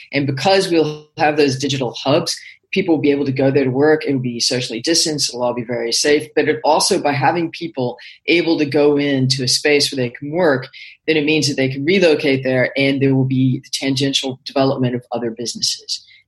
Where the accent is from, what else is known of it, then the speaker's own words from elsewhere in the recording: United States; He's English and I'm American.